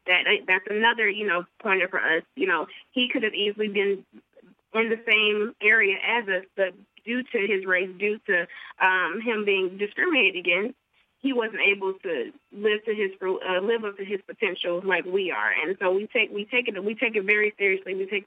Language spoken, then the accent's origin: English; St. Louis, Missouri, United States; I'm from St. Louis, Missouri, actually. A lot of my family lives in the Ferguson-Florissant area.